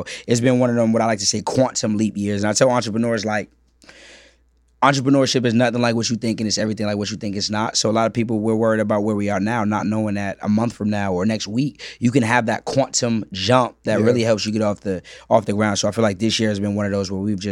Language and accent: English; Boston, Massachusetts, United States; And Atlanta was open, but I was from Boston.